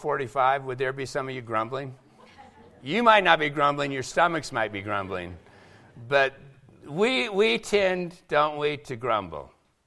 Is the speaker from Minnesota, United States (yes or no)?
no; Seattle, Washington, United States; Starbucks started in Seattle. I'm from Seattle. Craziness comes from Seattle.